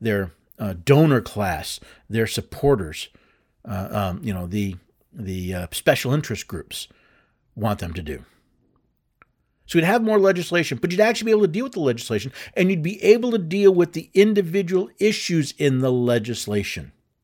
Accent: New York City, New York, United States; You know, I grew up in New York City. I've been on the subway many times.

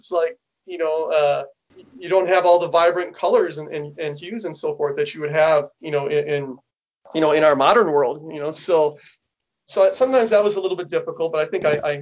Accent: Harlingen, Texas, United States; I'm from Harlingen, Texas. It's down by South Padre Island. I mean, I'm like way down at the very by Brownsville.

